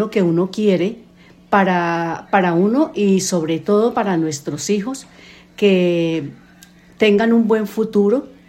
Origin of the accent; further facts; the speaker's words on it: Cali, Valle del Cauca, Colombia; moved away as an adult; now in United States; Bueno, soy de Cali, Colombia. Mi infancia fue bonita. Me crié con mis abuelos.